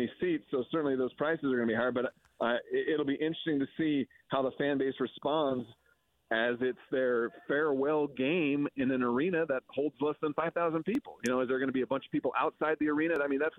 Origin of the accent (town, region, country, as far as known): Salt Lake City, Utah, United States